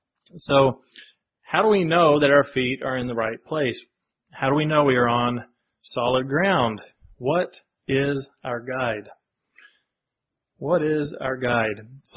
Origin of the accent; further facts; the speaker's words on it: Kentucky, United States; but I am from Kentucky, so originally.